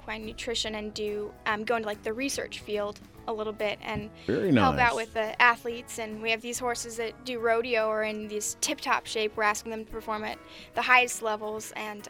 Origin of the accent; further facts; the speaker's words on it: California, United States; I was born and raised here in Tuolumne County.